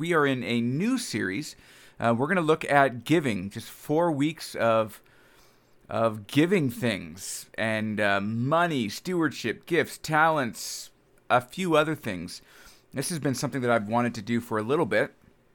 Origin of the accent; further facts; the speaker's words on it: Washington, United States; I'm originally from Washington area.